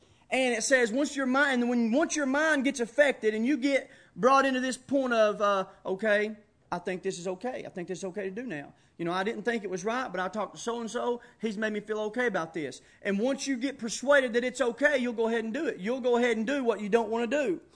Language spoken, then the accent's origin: English; United States; we've been trained as Americans, as adult Americans here, growing up in America